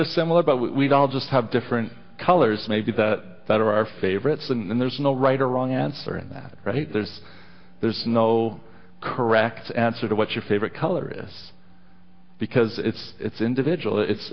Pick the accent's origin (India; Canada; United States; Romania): Canada; Our borders are open. We're Canadians. We love everybody.